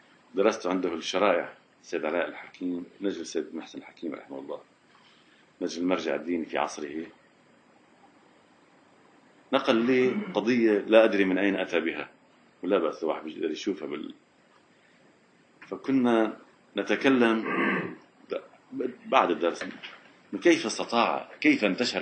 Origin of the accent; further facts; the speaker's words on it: Najaf, Najaf Governorate, Iraq; في عندنا في النجف كان هناك من التيبت طلاب كثيرين